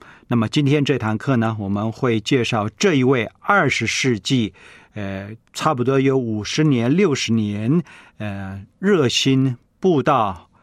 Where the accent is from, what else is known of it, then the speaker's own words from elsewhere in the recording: China; 按照我们中国人的岁数呢，虚岁大概是96岁了。